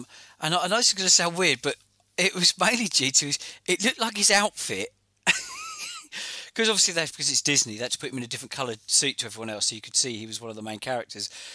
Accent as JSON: {"language": "English", "country": "United Kingdom", "said": "Beautifully dry, acerbic, blunt, and being British, I love that."}